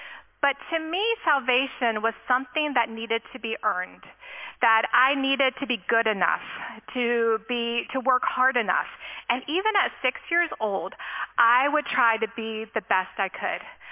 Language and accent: English; Lexington, Kentucky, United States; I grew up in Lexington, so not far away from here, but I had never heard of First Pres.